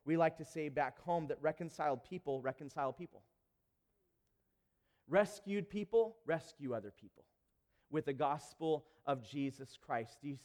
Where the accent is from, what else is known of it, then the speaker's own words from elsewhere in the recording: San Bernardino, California, United States; I'm from San Bernardino, California.